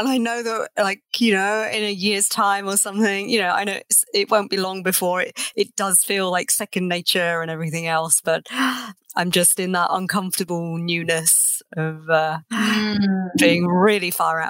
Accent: England, United Kingdom; Tea. I'm English.

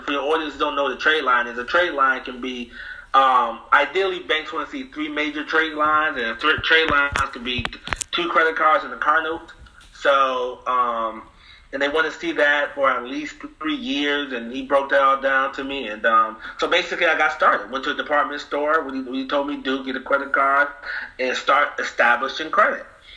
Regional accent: Elizabeth, New Jersey, United States; moved away as an adult; now in Charlotte, United States; All right, so background, born and raised in New Jersey. I've been in Charlotte since 2008.

